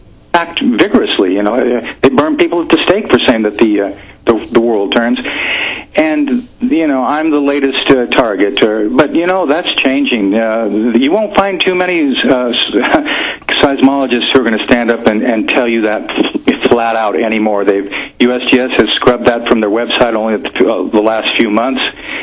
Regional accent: Los Angeles, California, United States; And I know in Anchorage, and I'm from Los Angeles

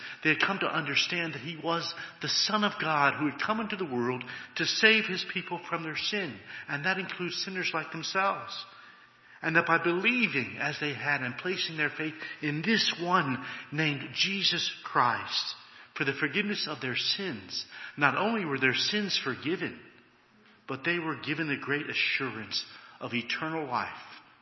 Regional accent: United States; It's not just that I'm a city slicker, and therefore I might be able to relate to city slickers, but I'm an American.

